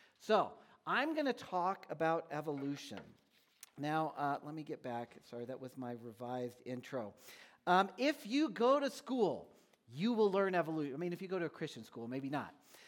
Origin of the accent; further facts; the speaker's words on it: Omaha, Nebraska, United States; I am from Omaha.